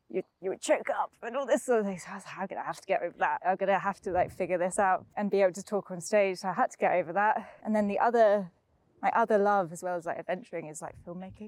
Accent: England, United Kingdom; And I grew up outside of London, so it all sounded very glamorous and posh to me

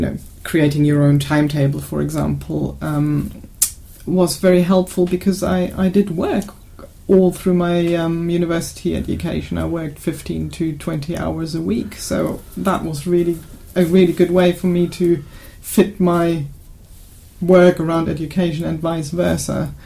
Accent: Venezuela; now in Germany; I think I came from Venezuela, where obviously I hadn't been sort of part of the day-to-day German politics

